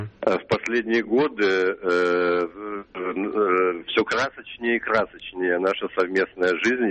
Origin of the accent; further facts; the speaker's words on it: Latvia; now in Dublin, Ireland; из Латвии, в данном случае здесь